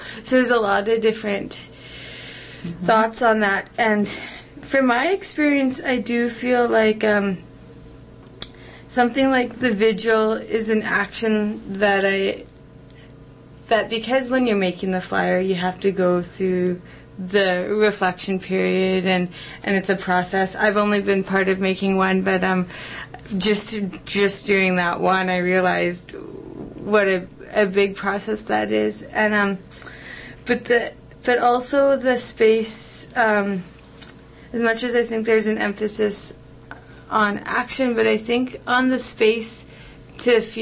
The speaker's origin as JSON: {"language": "English", "country": "Canada", "said": "this identity I have of myself as a Canadian"}